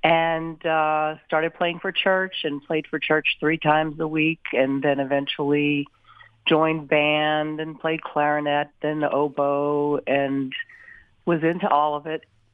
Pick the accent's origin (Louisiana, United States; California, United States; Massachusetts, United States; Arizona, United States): Louisiana, United States; Houma; born there; I was born in Houma, Louisiana, which is about 60 miles southwest of New Orleans, and it's in the heart of Cajun country.